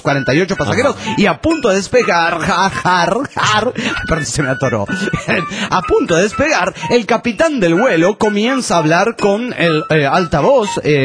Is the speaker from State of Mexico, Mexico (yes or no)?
no; Monterrey, Nuevo León, Mexico; de Monterrey, Nuevo León, México